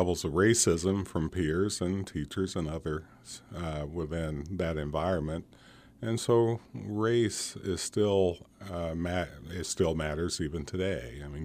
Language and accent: English; Appalachia, United States; I mean, when I was growing up, I'm from Appalachia, and family, obviously, we were poor.